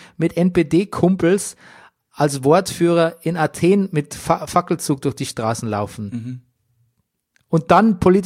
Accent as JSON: {"language": "German", "town": "Grafentraubach", "region": "Bavaria", "country": "Germany", "tie": "born or raised there", "said": "Kannst auch in meinem Heimatort auch."}